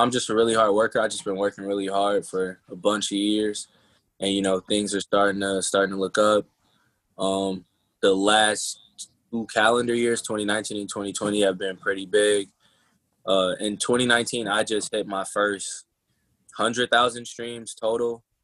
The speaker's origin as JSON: {"language": "English", "town": "Evanston", "region": "Illinois", "country": "United States", "said": "I'm from Chicago's bordering suburb. Like, I literally live on the border. My street is like the border of Chicago and a suburb called Evanston. I live on the Evanston side of the border."}